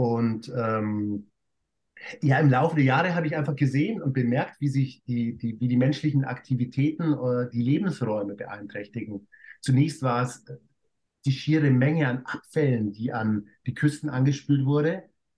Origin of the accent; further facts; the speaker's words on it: Bavaria, Germany; now in Hong Kong; also ich komme aus dem Münchner Umland, bin also ein richtiges Landei und wie ich eigentlich so nach Asien kam, weil das Ganze beginnt dann eben vor 14 Jahren, ich lebe seit 14 Jahren in Hongkong